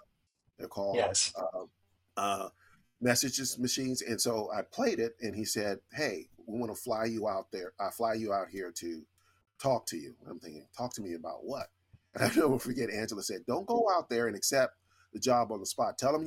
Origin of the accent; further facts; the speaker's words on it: California, United States; So I'm from California and I thought I'd never leave California. Now I don't think I'll ever go back.